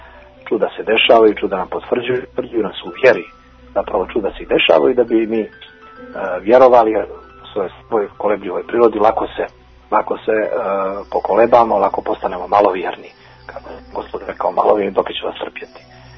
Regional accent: Montenegro; kod nas u Crnoj Gori konkretno, koja je do prije 20 godina bila bastion ateizma

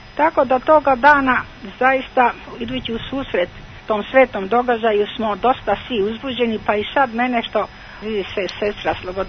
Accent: Belgrade, Serbia; ja sam dete iz Beograda

